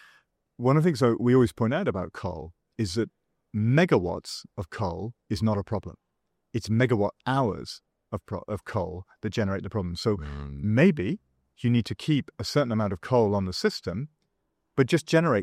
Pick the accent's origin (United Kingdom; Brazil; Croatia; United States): United Kingdom; You know, I'm British and I come from a country which is determined to go for renewable power.